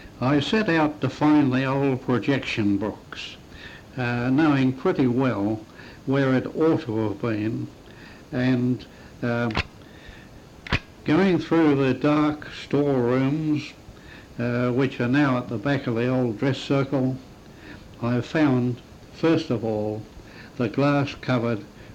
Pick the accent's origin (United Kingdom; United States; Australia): Australia; Richmond, Victoria; I was born in Richmond in 1905 and spent the first 23 years of my life in Charles Street, Richmond.